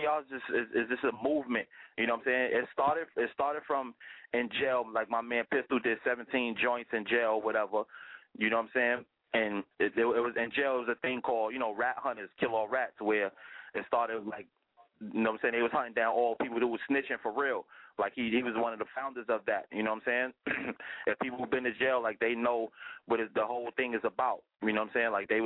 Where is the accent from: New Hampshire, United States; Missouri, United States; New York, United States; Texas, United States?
New York, United States; Harlem; I'm originally from Harlem, you know what I mean? Born and raised, man, you know, Harlem all day.